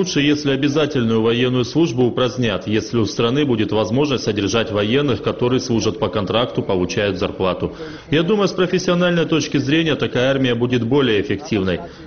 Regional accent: Georgia; Мы, грузины, патриоты в душе.

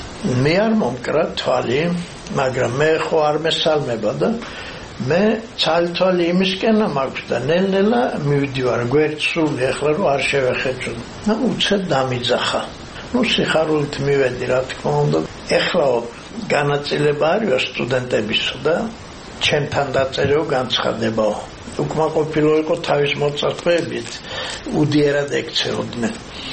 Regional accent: Arkhoti, Mtskheta-Mtianeti, Georgia; პირიქით ხევსურიდა, საიდანაც ჩვენ მართლა ვართ არხოტიდან ვარ ჩამოსული

